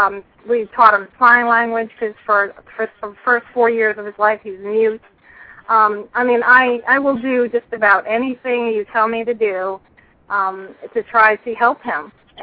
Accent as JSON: {"language": "English", "town": "Ponce Inlet", "region": "Florida", "country": "United States", "said": "I'm right outside Daytona. I'm from Ponceland Inlet"}